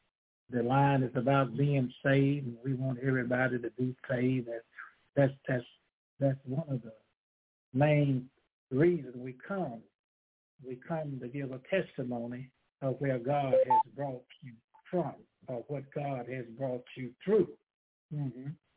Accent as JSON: {"language": "English", "region": "the South", "country": "United States", "tie": "born or raised there", "said": "Growing up in the South, we didn't know no difference."}